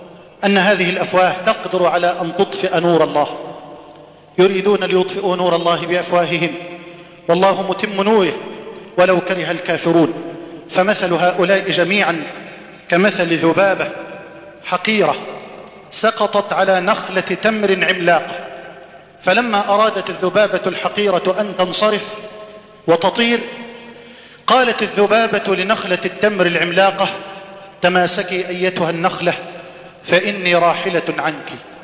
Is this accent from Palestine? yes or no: no; Egypt